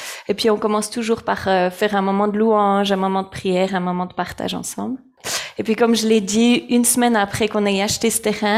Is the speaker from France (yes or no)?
no; La Chaux-de-Fonds, Neuchâtel, Switzerland; now in Myanmar; Et moi, j'ai grandi ici à La Chaux-de-Fonds.